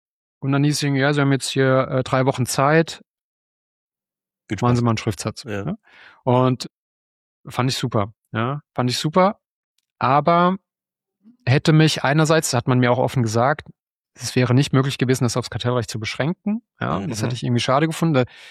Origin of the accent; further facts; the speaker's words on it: Kurpfalz, Germany; ich komme ja selbst aus der Kurpfalz.